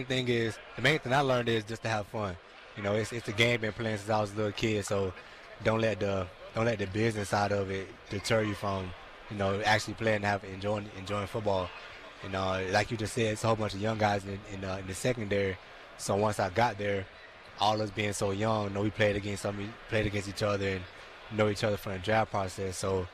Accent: Miami, Florida, United States; now in Houston, United States; Visited my hometown, down in Miami for a little bit.

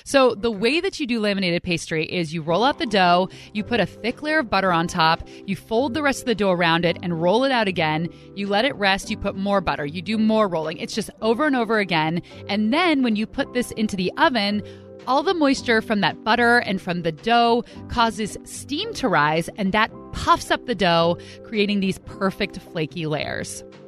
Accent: United States; accent: American; another word I can destroy with my American accent

